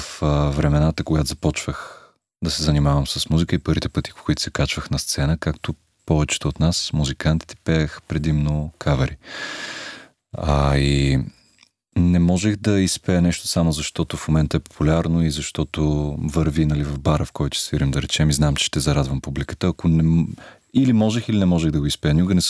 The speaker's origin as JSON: {"language": "Bulgarian", "town": "Varna", "region": "Varna Province", "country": "Bulgaria", "tie": "born or raised there", "also_born_or_lived": "Sofia", "said": "Аз между другото съм роден в София, нещо, което пазя в тайна от варненци, но съм отраснал във Варна."}